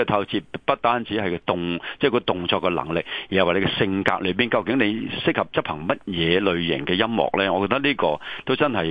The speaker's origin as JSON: {"language": "Cantonese", "country": "China", "said": "我哋中國人女子係咪應該集中火力去搞呢"}